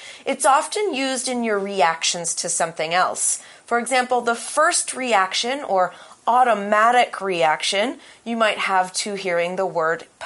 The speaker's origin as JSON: {"language": "English", "region": "New Brunswick", "country": "Canada", "also_born_or_lived": "Nova Scotia", "said": "I'm from New Brunswick"}